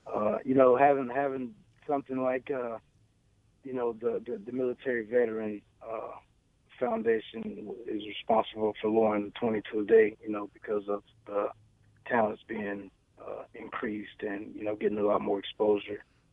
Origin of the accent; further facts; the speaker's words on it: Shelby, North Carolina, United States; It's gonna be a documentary about my hometown, Shelby, North Carolina.